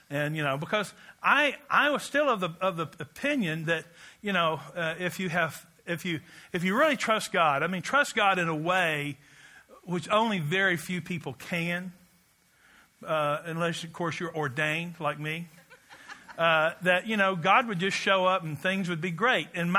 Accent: Glasgow, Scotland, United Kingdom; I was in Glasgow, and everyone there is my hometown.

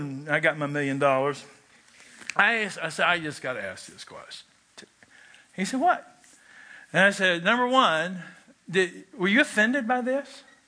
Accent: United States; I'm a Baptist from Barron County.

